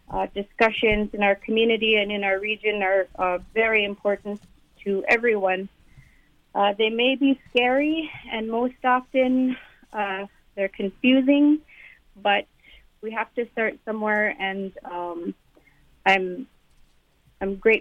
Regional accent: St. Mary's, Alaska, United States; also born or lived in Bethel; I was born here in Bethel and raised in St. Mary's.

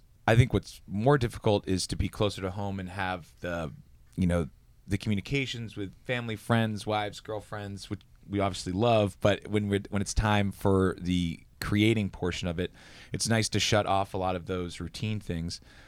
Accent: Maine, United States; I'm from Maine. You know, I've wielded an axe or two.

